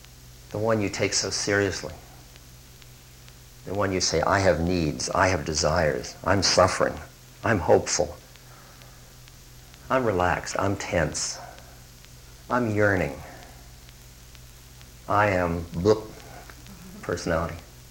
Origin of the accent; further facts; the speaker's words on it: New England, United States; But I'm a gentleman from New England, you know, and you don't say anything.